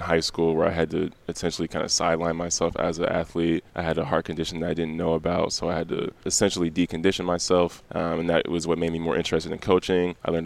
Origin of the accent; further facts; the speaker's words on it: Bloomington, Illinois, United States; Yeah, so I grew up in Bloomington, Illinois. Great upbringing, honestly, great family.